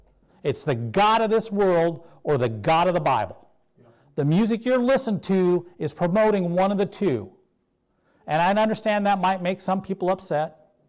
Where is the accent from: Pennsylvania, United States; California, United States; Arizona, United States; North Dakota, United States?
North Dakota, United States; growing up, I grew up in North Dakota. Groves meant nothing to me.